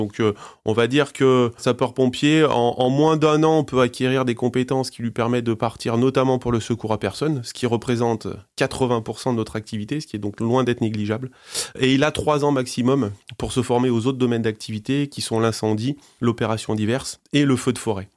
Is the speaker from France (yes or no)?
yes; Auvergne-Rhône-Alpes, France; Je suis originaire de la Drôme.